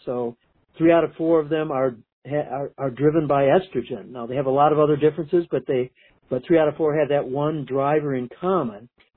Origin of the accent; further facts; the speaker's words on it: Michigan, United States; I grew up in Michigan and went to the University of Michigan for my medical degree and a PhD in chemistry.